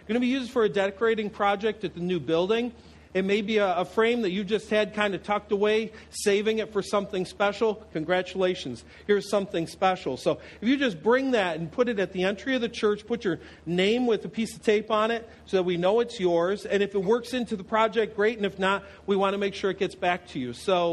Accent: New York, United States; So, a lot of you know I'm from Western New York. My hometown is smack dab in between Buffalo and Niagara Falls.

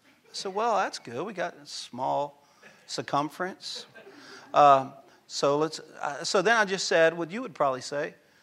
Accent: Louisiana, United States; like I'm from Louisiana, and there's a bayou there called Bayou Self.

